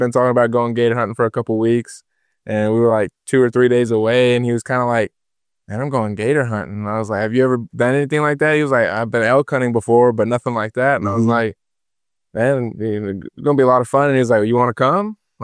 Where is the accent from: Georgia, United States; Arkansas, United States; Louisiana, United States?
Georgia, United States; I'd never quail hunted before, even though I'm from Georgia and we have a ton of them there.